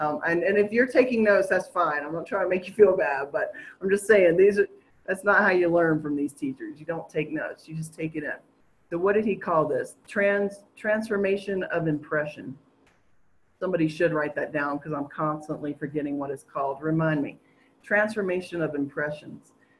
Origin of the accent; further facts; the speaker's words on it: United States; moved away; I come from the States where you got to pick up after yourself.